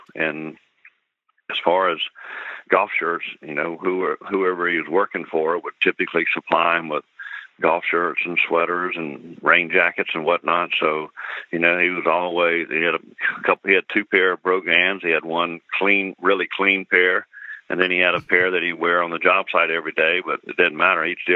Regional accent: South Carolina, United States; also born or lived in Aiken; he knew that I was from South Carolina. I started in Aiken, South Carolina, and then kind of grew up middle of the state outside of Columbia.

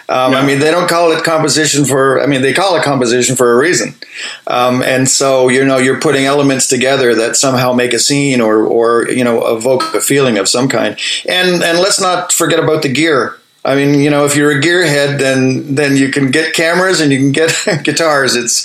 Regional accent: Kingston, Ontario, Canada; now in Toronto, Canada; I grew up in Kingston and went to college in Kingston, Queen's University in Kingston. And then I came to Toronto in the early 80s for the film business

